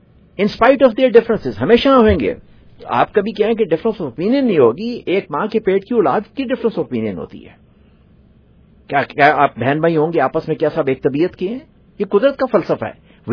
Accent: Pakistan; یہ پاکستان ہمارا وطن ہے جی, اس میں جتنے بھی لوگ ہیں سب اچھے محب الوطن پاکستانی ہیں

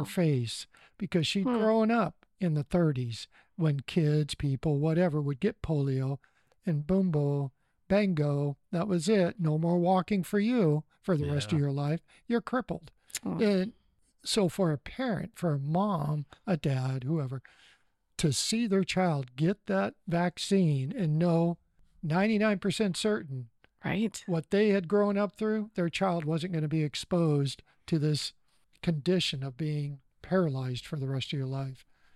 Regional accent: Beaverton, Oregon, United States; I grew up in Beaverton, Oregon, back when I was small and dinky. We lived out in the country. I rode my bike everywhere, had a blast, had two wonderful parents.

